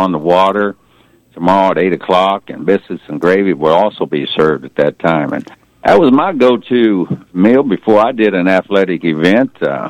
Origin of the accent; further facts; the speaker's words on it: Junction City, Kansas, United States; I have so many memories growing up in Junction City and hunting prairie chickens and the people I met in Dwight